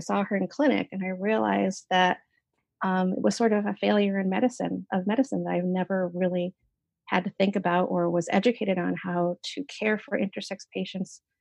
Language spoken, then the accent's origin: English; New York, United States; I was growing up in Central New York, very red part of New York, where I was really the only Asian American person there, except for one or two others.